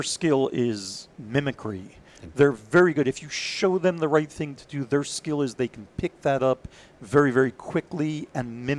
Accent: Israel; moved away; also born or lived in Philadelphia; And so we moved to Israel, and I grew up there, did military service there, went through a couple of wars there.

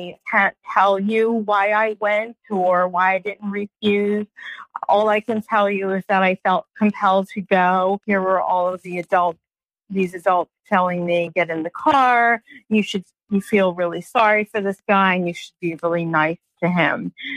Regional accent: New York, United States; I had never seen big grasshoppers because I came from New York, and they used to chase me with grasshoppers.

